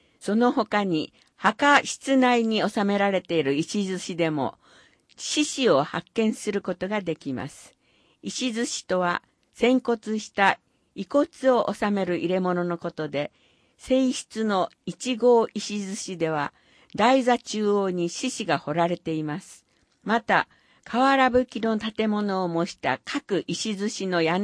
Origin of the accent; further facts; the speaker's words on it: United States; Japanese is a second language; now in Urasoe, Japan; どこかへ旅行したり、アメリカへ里帰りしても、やっぱり沖縄がいいと思うようになったのです。